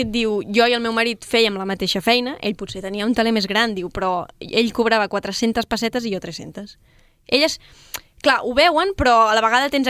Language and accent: Catalan; Barcelona, Catalonia, Spain; jo sóc de Barcelona